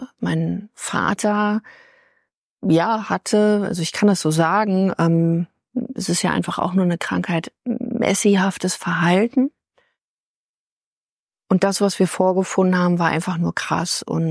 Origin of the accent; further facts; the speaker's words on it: Potsdam, Brandenburg, Germany; Ich komme ja ursprünglich aus Potsdam.